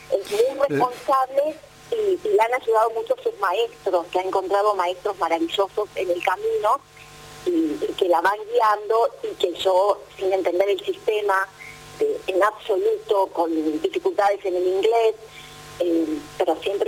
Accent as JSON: {"language": "Spanish", "region": "Córdoba", "country": "Argentina", "said": "Soy cordobesa de Barrio Ituzaingó. I made in Córdoba."}